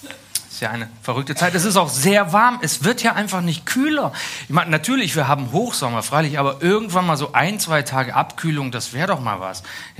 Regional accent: Berlin, Germany; ich komme ja aus Berlin, das ist hinter der Erdkrümmung

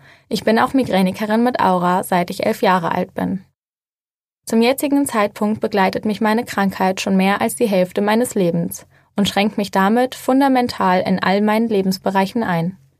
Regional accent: Cologne, North Rhine-Westphalia, Germany; Ich komme aus der Nähe von California, wie ich vorhin schon angeschnitten habe. Ich bin also ein echtes kölsches Mädel und liebe den Karneval.

